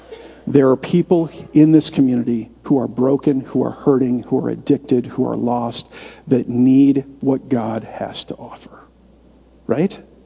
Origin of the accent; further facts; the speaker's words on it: United States; because I'm an American and I have to be useful.